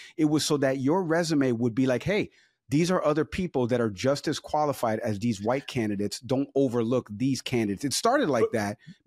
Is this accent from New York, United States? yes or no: yes; Bronx, New York, United States; also born or lived in Harrison, United States; I grew up in the Bronx, New York, and moved to Harrison, New York.